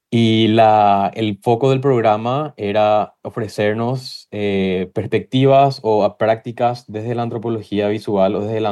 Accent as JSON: {"language": "Spanish", "country": "Paraguay", "moved": "yes", "said": "desde que emigré siempre estoy pensando a Paraguay, como realmente nunca sentí que salí de Paraguay."}